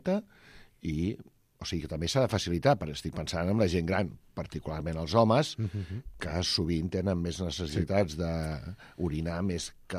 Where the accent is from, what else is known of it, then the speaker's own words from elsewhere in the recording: Barcelona, Catalonia, Spain; Dic Barcelona perquè jo sóc de Barcelona